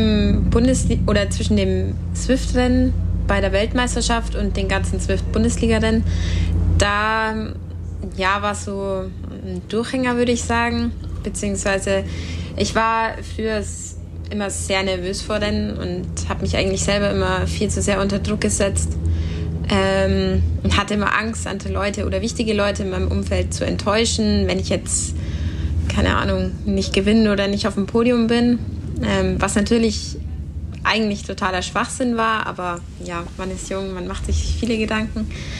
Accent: Eichstätt, Bavaria, Germany; Also ich komme aus Eichstätt.

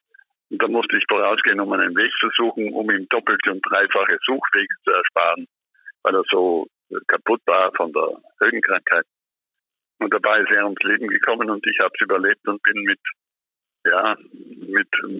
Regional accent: Trentino-Alto Adige, Italy; Dolomitenpässe zum Beispiel, um aus meiner Heimat etwas zu erzählen.

